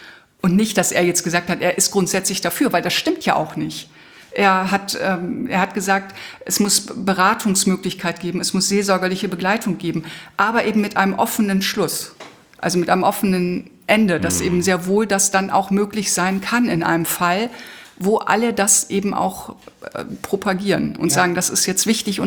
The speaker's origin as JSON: {"language": "German", "town": "Leer", "region": "Lower Saxony", "country": "Germany", "said": "Ich komme aus Leer."}